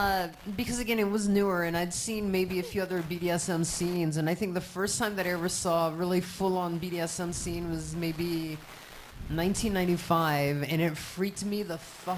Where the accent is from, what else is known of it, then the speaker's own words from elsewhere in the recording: Virginia, United States; also born or lived in Toronto, Canada; Originally, I'm from Virginia on the East Coast, and then I've grew up all around. I lived in Toronto for many years. I've lived in Amsterdam for a while.